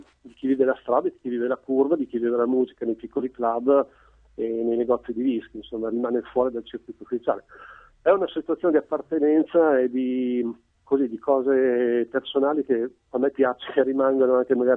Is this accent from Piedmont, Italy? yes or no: no; Piacenza, Emilia-Romagna, Italy; sono di Piacenza da mille